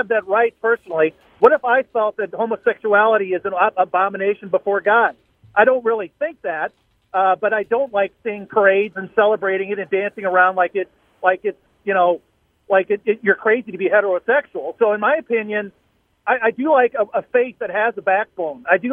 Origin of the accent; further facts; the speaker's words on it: St. Louis, Missouri, United States; I'm always listening when I'm in from St. Louis for work.